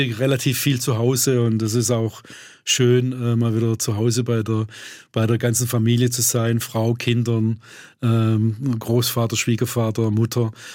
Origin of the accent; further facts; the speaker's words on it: Baden-Württemberg, Germany; Also wird es schwierig, überhaupt mal eine gute Brezel zu finden, wie man sie eben als Schwabe mag, ja, knusprig.